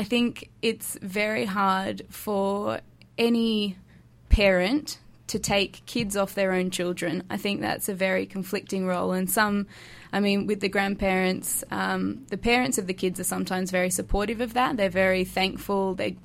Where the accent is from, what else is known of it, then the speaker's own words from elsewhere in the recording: Mullumbimby, New South Wales, Australia; I'm not actually. I'm from New South Wales. I'm from a little town called Mullumbimby, which is just near Byron Bay.